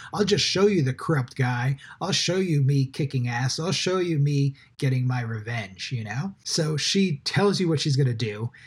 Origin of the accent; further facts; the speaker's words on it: East Coast, United States; now in Los Angeles, United States; it's still very strange to me as an East Coaster to think that, you know, people have lived their whole lives here in Los Angeles.